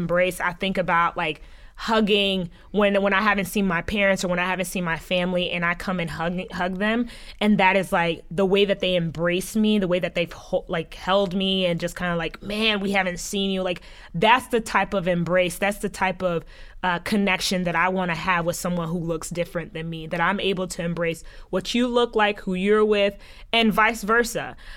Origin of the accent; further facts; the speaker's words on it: United States; although my family is very much Haitian, I was born and raised in the States.